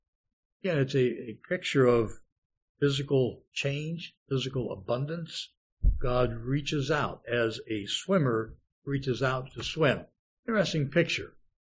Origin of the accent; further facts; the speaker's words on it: Youngstown, Ohio, United States; born or raised there